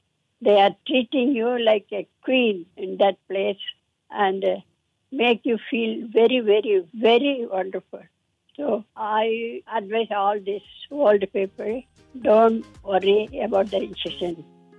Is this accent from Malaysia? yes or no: yes; Kuala Lumpur, Malaysia; I am 90 years old. I am from Kuala Lumpur.